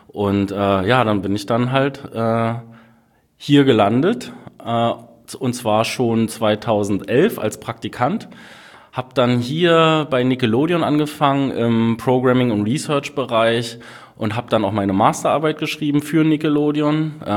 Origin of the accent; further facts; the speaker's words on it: Berlin, Germany; accent: Berlin; Und ich bin Berliner, wie man wahrscheinlich hier und da mal hören wird, wenn ich mich meistens in Rage rede oder irgendwas, da kommt dann wahrscheinlich wieder der Berliner Akzent durch.